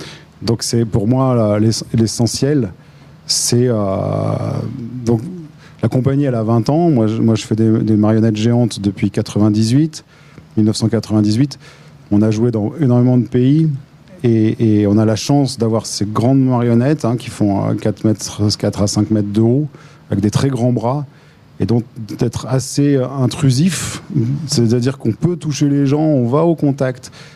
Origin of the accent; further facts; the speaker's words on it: Aurillac, Auvergne-Rhône-Alpes, France; also born or lived in Chalon; Moi j'ai grandi à Aurillac, à Chalon, je connais ça depuis ma plus tendre enfance.